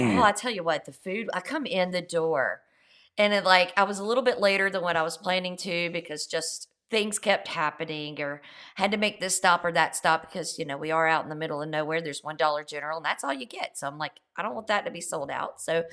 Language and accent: English; the South, United States; accent: Southern; that's an accent kind of like my Southern accent, you know.